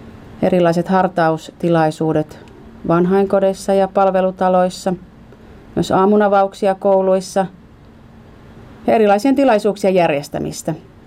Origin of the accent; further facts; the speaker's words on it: Helsinki, Uusimaa, Finland; olen kotoisin Helsingistä